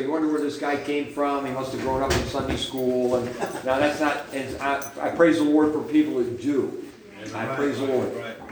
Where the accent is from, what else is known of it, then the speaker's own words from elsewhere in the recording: Marion, New York, United States; now in Palmyra, United States; We came back to our hometown, Palmyra. Actually, Marion's my hometown. We started the church in Palmyra back in 1980